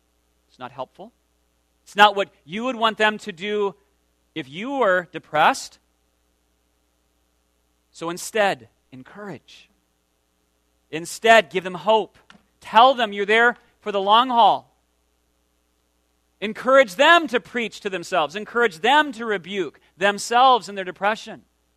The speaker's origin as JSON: {"language": "English", "region": "South Dakota", "country": "United States", "tie": "born or raised there", "said": "There's a great scene from the movie Dances with Wolves, you know, filmed back in my home state, South Dakota."}